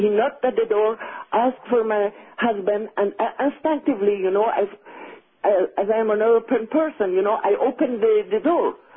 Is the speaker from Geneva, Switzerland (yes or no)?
no; Lausanne, Vaud, Switzerland; My mother was from Persia, but my father is Swiss, and I was born in Lausanne, Switzerland, and I lived always in Switzerland.